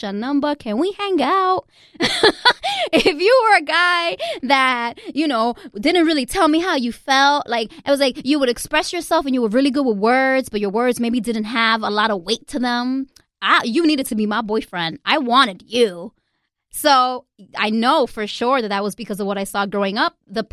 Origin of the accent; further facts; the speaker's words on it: Lawrence, Massachusetts, United States; She moved basically the family to Massachusetts. And I grew up in Massachusetts. You know, most of my adolescence, my formative years were in Lawrence, Massachusetts. I went to high school in Andover and prep school.